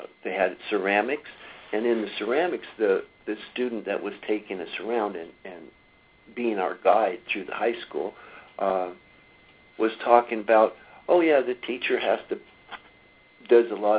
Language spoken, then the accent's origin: English; California, United States; moved away as an adult; now in Peoria, United States; I came from California about 8-9 years ago